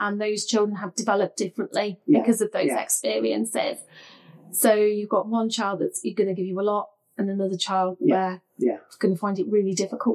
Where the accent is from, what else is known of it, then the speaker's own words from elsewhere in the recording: Leicester, East Midlands, United Kingdom; I'm from Leicester, so I'll say Leicester City supporters